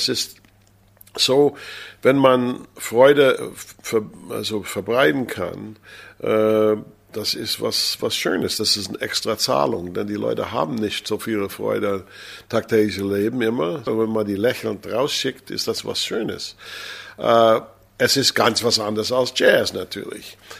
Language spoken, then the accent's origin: German; United States; German is a second language; now in Germany; weil diese Grenze war nicht so in den Staaten, wo ich aufgewachsen bin